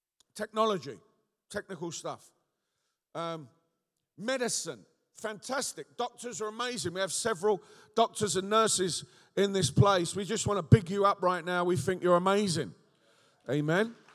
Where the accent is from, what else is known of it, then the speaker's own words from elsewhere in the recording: London, United Kingdom; accent: Cockney; I'm a Cockney, right? I've got a lot of faith. I'm a West Ham supporter from the East End of London, you know.